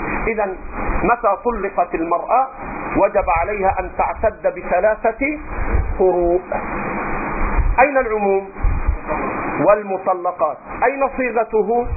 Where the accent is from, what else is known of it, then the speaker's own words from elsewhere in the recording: Egypt; أترخم عليك على لهجتنا في مصر